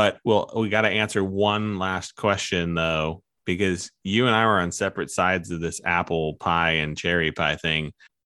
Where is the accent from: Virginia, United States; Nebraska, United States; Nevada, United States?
Nebraska, United States; Omaha; I mean, and you and me, you know, I'm from Omaha originally.